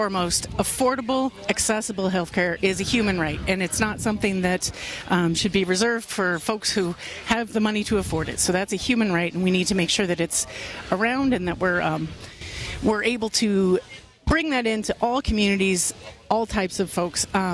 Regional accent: Iowa, United States; now in Waukesha County, United States; I grew up in Iowa. I've lived in Waukesha County for a long time.

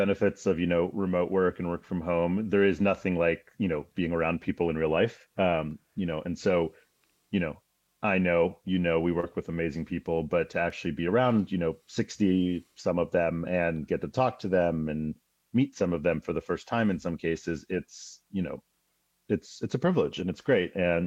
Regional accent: United States; And as an American, as a person living their day-to-day life, that's what I would hope people are able to focus on more.

